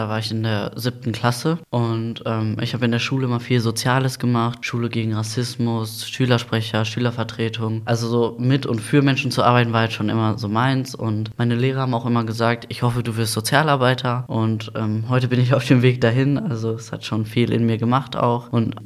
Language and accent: German; Gelsenkirchen, North Rhine-Westphalia, Germany; ich bin 20, ich komme auch hier aus Gelsenkirchen.